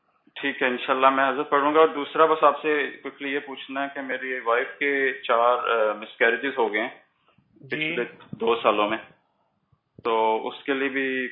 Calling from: London, United Kingdom; جی جی میں برطانیہ سے بات کر رہی ہوں, لندن سے.

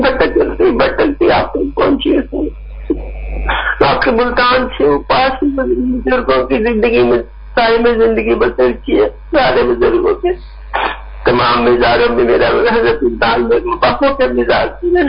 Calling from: Glasgow, Scotland, United Kingdom; Glasgow Scott land سے.

